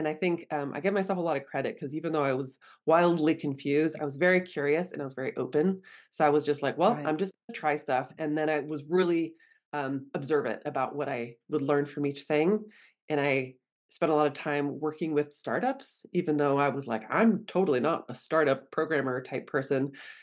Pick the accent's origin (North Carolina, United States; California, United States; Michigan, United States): California, United States; growing up in California, I always felt not necessarily like an outsider, but I felt very European.